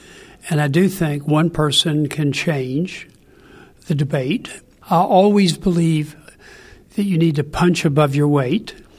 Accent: Kentucky, United States; I grew up in Kentucky. As they say in Kentucky, there's only three things you can do: coal mine, moonshine, or get on down the line.

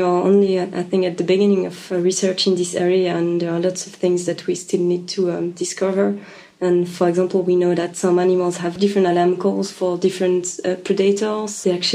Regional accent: Switzerland; English is a second language; Yeah, I'm originally from Switzerland, yeah.

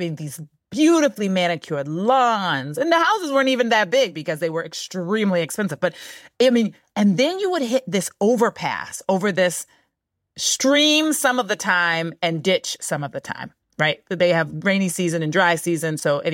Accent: Roxbury, Massachusetts, United States; So let's see. I grew up in Roxbury. I mean, it was the place that I knew.

